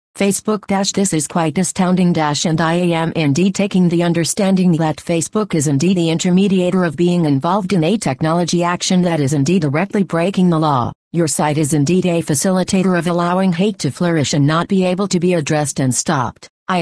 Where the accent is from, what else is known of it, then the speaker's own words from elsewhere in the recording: San Bernardino, California, United States; since I have been back into my hometown of San Bernardino since July of 2017